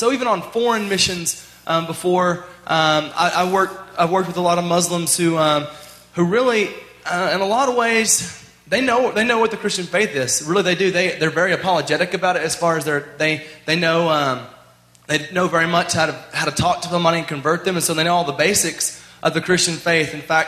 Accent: Bible Belt, United States; the loving God I've always known growing up in the Bible Belt

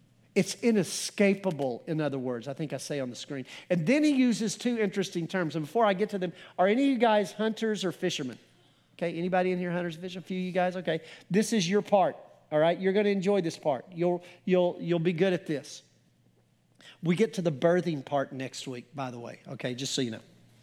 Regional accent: Colorado, United States; We grew up fishing up in Colorado, and we didn't have enough money to fly fish, so we just stream fish.

